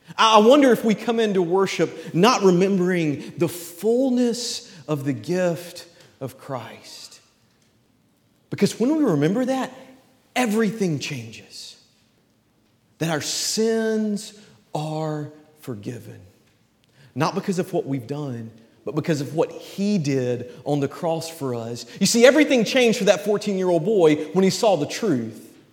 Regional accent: Southeast, United States; It'll be important for you to remember that I'm originally not from the Pacific Northwest. I'm from the Southeast, and as any 14-year-old boy in the Southeast will tell you

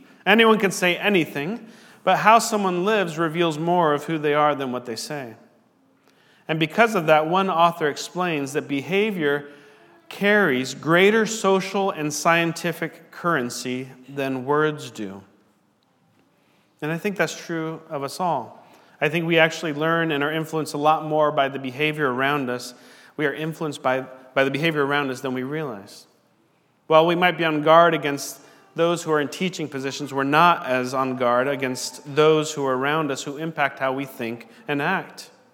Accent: Washington, United States; And if I were to say, it looks like the mountain is out, you would know I'm from Washington.

